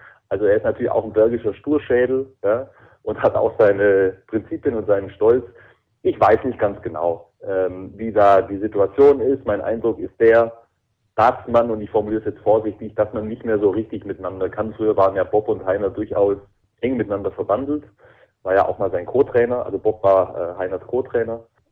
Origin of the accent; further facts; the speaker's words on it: Ehingen, Baden-Württemberg, Germany; Ich komme aus Ehingen, das ist 1 Stunde Autofahrt von Balingen entfernt.